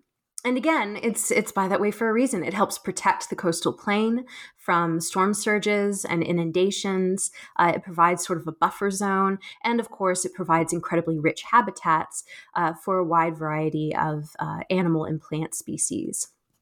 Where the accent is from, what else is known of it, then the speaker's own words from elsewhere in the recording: South Carolina, United States; the combination of growing up in South Carolina, you know, thinking about hurricanes and the effect that they have on the state